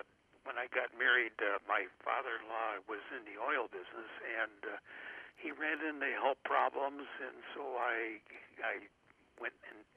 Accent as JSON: {"language": "English", "town": "St. Paul", "region": "Minnesota", "country": "United States", "tie": "born or raised there", "said": "I graduated grade school from St. Casimir. It was a Polish community on the east side of St. Paul."}